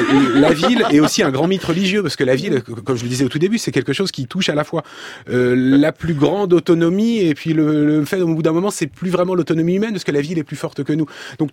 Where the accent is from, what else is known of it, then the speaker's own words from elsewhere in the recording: Île-de-France, France; now in Paris, France; Je suis parisien depuis 10 ans et j'ai passé plus de 10 ans en Essonne quand j'étais adolescent.